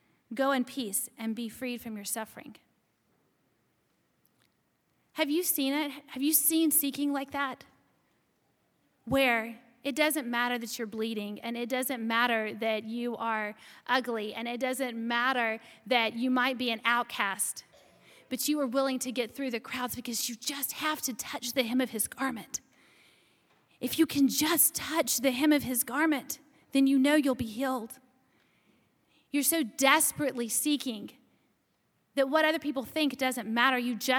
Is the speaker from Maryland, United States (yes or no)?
no; Alabama, United States; I'm from Alabama, and in our house, guests don't do the dishes.